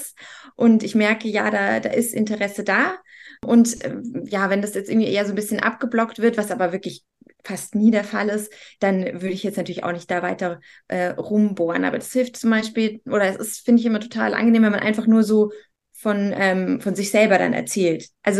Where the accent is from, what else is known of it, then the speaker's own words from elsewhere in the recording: Munich, Bavaria, Germany; also ich komme ja aus München